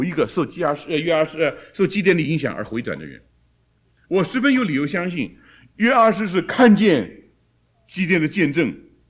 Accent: China; 我们中国人不也是这样讲吗？修身齐家治国平天下，从个人开始。

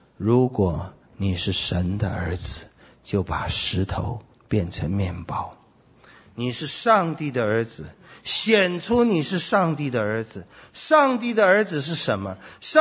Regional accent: China; 我们中国人都会说，孔子都会说嘛，大杖则受，小杖则走嘛。

